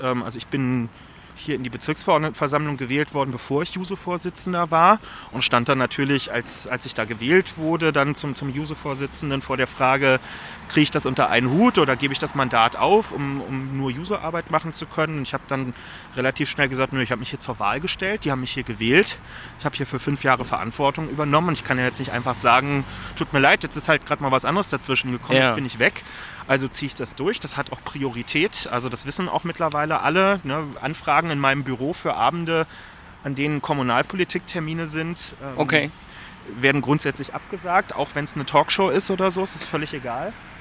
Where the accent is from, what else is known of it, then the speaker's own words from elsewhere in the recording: Berlin, Germany; Da so ein Bezirk, der ganz vom Stadtrand, wo ich groß geworden bin, wo in Kirschkernspuckweite die Brandenburger Landesgrenze ist und dann wirklich Felder sind, also da hört es dann einfach auf, bis hin zum KDW, was Schöneberg noch ist